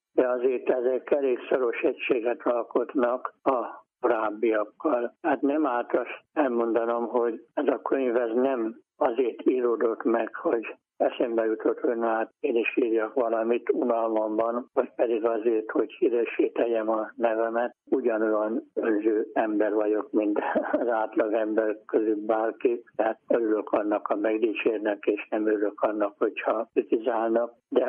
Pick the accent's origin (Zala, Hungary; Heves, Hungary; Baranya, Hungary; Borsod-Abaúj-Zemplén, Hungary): Zala, Hungary; Pördefölde; Én egy nagyon kis faluban, Zala-megyei Pördeföldén nőttem fel, ahol kb. 100 ember él